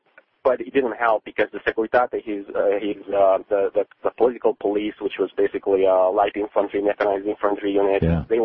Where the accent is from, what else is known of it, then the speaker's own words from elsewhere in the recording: Romania; now in United States; I grew up in under communist Romania under Ceausescu.